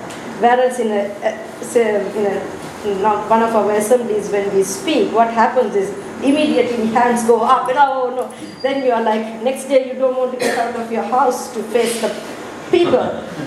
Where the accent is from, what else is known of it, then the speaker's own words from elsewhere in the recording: Sri Lanka; first language Tamil; English is a second language; I speak Tamil and I come from speaking country, yeah, we know, I was from Sri Lanka.